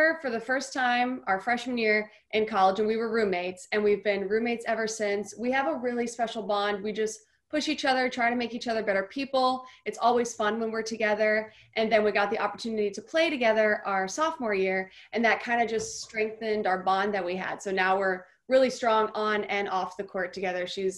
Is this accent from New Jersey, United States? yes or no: no; California, United States; Sammy Slater, who I grew up playing against in California